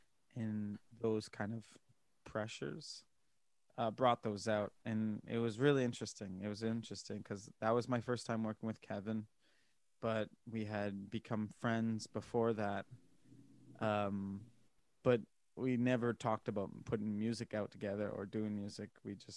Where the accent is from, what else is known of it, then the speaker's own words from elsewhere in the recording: Manitoba, Canada; I'm from Manitoba, and I was playing a hometown show